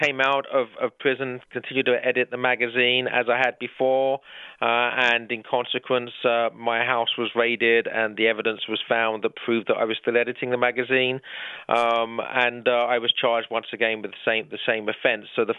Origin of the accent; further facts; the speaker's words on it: London, United Kingdom; where I grew up in the East End of London